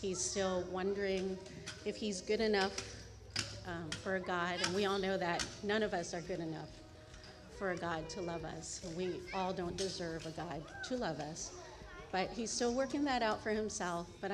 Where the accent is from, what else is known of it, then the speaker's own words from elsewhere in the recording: California, United States; we come from Northern California.